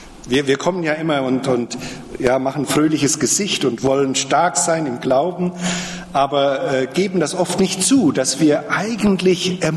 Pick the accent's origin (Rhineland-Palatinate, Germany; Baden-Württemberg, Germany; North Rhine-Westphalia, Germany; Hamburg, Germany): Rhineland-Palatinate, Germany; Wölmersen; Ich war bei uns in Wölmersen, wo ich herkomme, auf dem Campus, da ist ja eine Bibelschule.